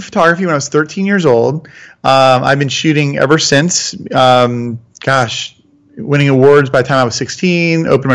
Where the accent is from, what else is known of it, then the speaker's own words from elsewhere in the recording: Florida, United States; now in Atlanta, United States; I grew up in Florida, moved to Atlanta. I was a surfer, so I'm in Atlanta.